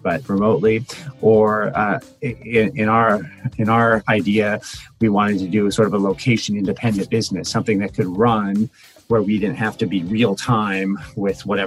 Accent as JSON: {"language": "English", "town": "Portland", "region": "Oregon", "country": "United States", "said": "from Portland, Oregon"}